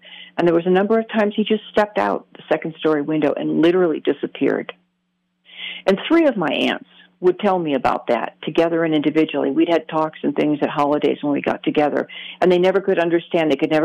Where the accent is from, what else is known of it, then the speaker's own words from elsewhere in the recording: Michigan, United States; And I grew up in Michigan, very wooded area, and we were driving in Metro Park one evening